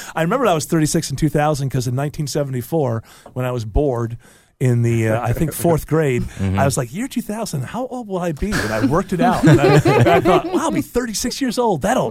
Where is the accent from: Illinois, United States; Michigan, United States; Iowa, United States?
Michigan, United States; Detroit; Oh, you all? Yeah, I'm from Detroit.